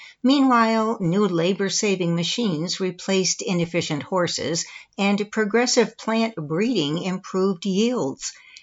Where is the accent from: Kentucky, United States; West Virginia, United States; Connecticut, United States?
Connecticut, United States; born or raised there